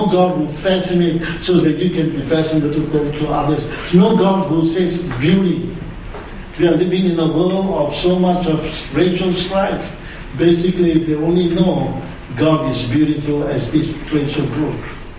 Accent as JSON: {"language": "English", "town": "Taiping", "region": "Perak", "country": "Malaysia", "said": "I remember I came from Taiping, that is a Maxwell Hill, 12 miles up."}